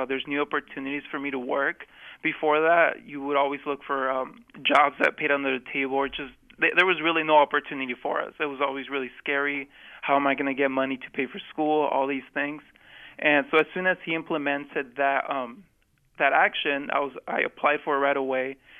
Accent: Michoacán, Mexico; moved away; I am also from Michoacan, and a small town there.

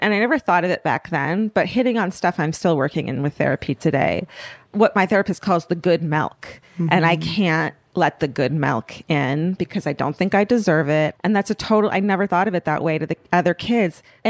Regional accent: Irvine, California, United States; Where I grew up in Irvine, it was WASP City. It was two parent homes, you know, stay at home mom.

